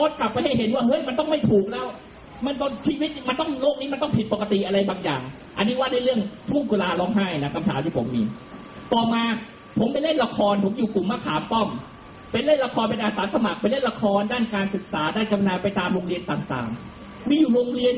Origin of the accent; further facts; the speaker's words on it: Bangkok, Thailand; ผมเป็นลูกคนจีนผมไม่มีญาติพี่น้องอยู่ต่างจังหวัดเลยผมไม่มีโอกาสไปเยี่ยมญาติที่โน่นที่นี่ที่อีสานที่เหนือที่ใต้ที่อะไรไม่เคยไม่มีพ่อผมนั่งเรือมาโผล่ที่กรุงเทพผมก็อยู่กรุงเทพ